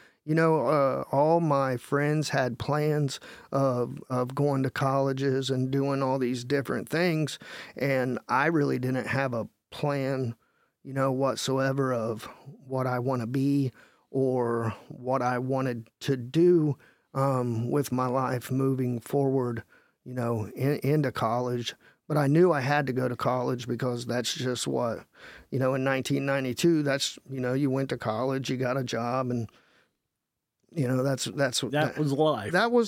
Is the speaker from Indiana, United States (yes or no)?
yes; Hartford City, Indiana, United States; So grew up in Harford City. So, you know, I'm born and raised in Harford City, actually still live in Blackford County.